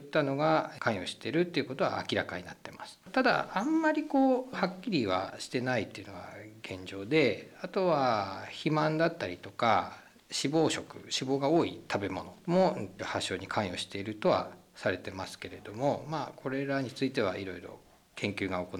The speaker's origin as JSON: {"language": "Japanese", "town": "Morioka", "region": "Iwate", "country": "Japan", "said": "私は盛岡市内ですね。"}